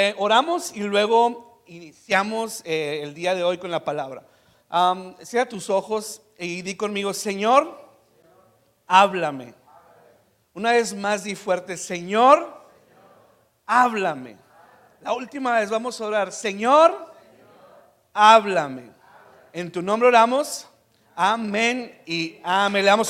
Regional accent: El Paso, Texas, United States; also born or lived in Ciudad Juárez; now in Tijuana, Mexico; Nací en Ciudad Juárez, Chihuahua, crecí en El Paso, Texas. Y hace 8 años me mudé a Tijuana

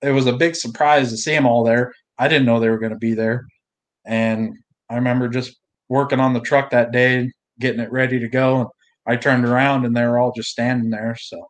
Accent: Idaho, United States; being that it was in Idaho and it was real close to Wyoming in my hometown, I had quite a bit of family out there and stuff.

